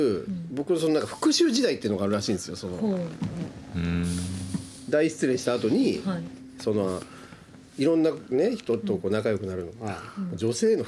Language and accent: Japanese; Nagano, Japan; 長野の田舎にうちの実家あるんですけど